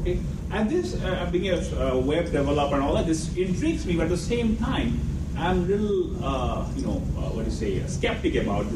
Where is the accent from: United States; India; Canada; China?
India; I am from India, and I have not only from India, I actually lived in some of the most underdeveloped parts of India.